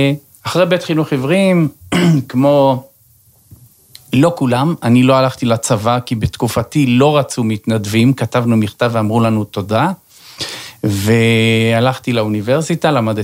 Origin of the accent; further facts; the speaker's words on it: Netivot, Southern District, Israel; כן, נולדתי עיוור, אני בן 58, נולדתי וגרנו בנתיבות.